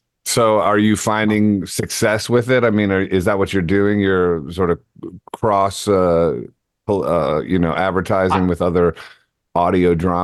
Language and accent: English; New York City, New York, United States; now in Arizona, United States; And I'm a New Yorker. I've been there for 25 years, or I was there until I moved to Arizona.